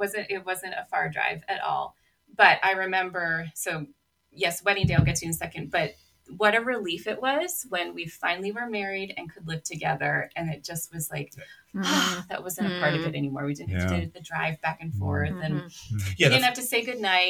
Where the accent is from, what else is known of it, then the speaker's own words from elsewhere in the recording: Massachusetts, United States; No, so my family, we grew up in Massachusetts. I grew up being a well-known Christian family in New England.